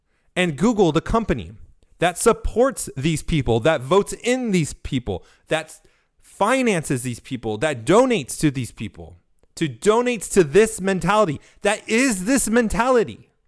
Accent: California, United States; coming from my hometown of California, my home state.

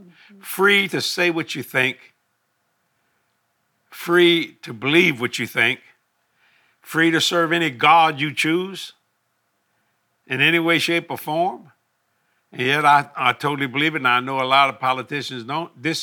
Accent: United States; And I'm so glad that I'm an American.

